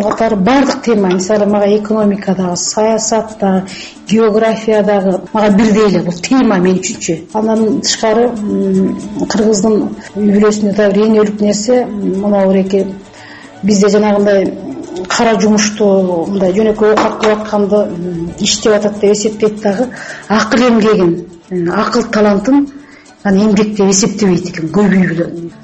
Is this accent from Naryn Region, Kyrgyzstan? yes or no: yes; Kyzart, Naryn Region, Kyrgyzstan; Мен балалыкта эми Жумгалдын Кызарт айылында өстүм, чоңойдум.